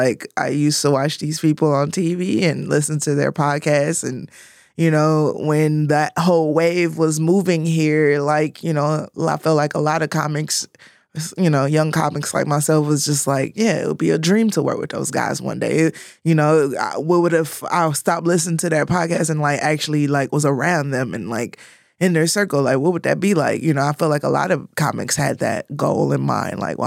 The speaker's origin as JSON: {"language": "English", "region": "Michigan", "country": "United States", "said": "I'm from Michigan, and like, you know, we handled the pandemic a little different there"}